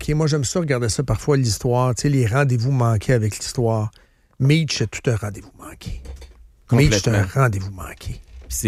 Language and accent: French; Quebec, Canada; On est Québécois, mais on veut vivre dans un grand ensemble.